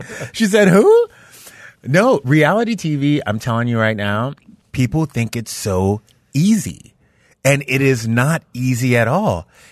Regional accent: Louisiana, United States; But yeah, I'm from Louisiana and I met this woman named Allie Landry.

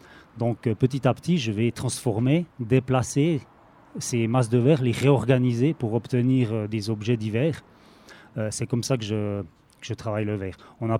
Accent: Neuchâtel, Switzerland; Je suis originaire de Neuchâtel

